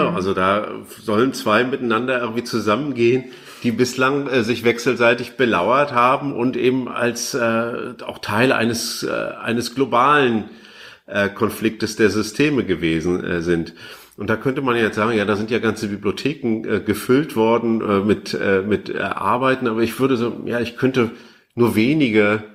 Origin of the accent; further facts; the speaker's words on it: East Germany, Germany; als Ostdeutscher